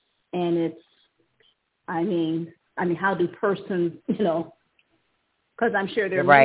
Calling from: Ohio, United States; calling from Ohio.

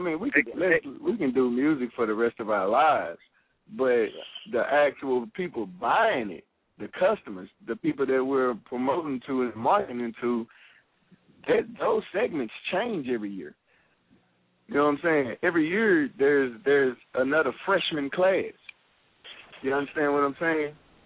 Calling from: Tennessee, United States; I'm calling in from Tennessee, man.

